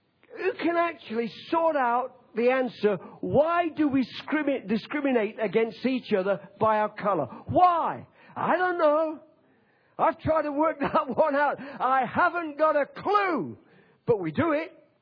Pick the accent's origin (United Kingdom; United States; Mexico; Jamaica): United Kingdom; England; now in Australia; I'm a pom from England, but I love Australia because I'm an Aussie. I speak like one, don't I?